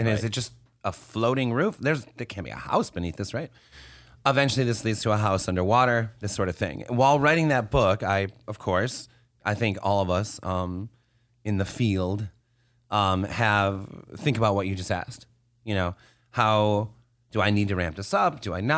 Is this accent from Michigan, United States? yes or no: yes; West Bloomfield, Michigan, United States; So I grew up in West Bloomfield, and I don't know if the library has changed.